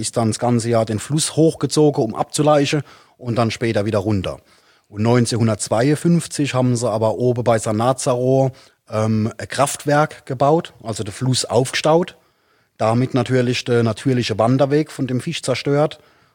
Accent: Rhineland-Palatinate, Germany; born there; Ich komme ja gebürtig aus der Speyerer Gegend.

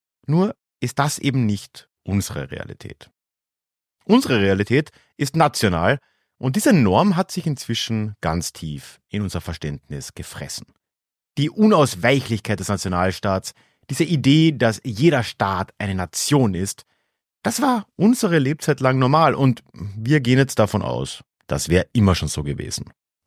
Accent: Austria; Im heutigen ersten Teil wird es dabei zuerst mal um meine Heimat Österreich gehen.

